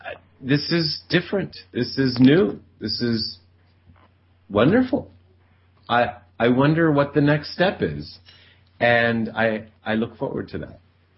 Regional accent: United States; I was born and raised here in America and not in Italy where they were.

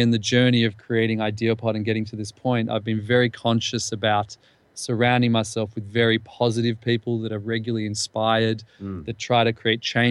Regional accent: Melbourne, Victoria, Australia; moved away as an adult; now in Poland; Yeah. I'm Australian from Melbourne.

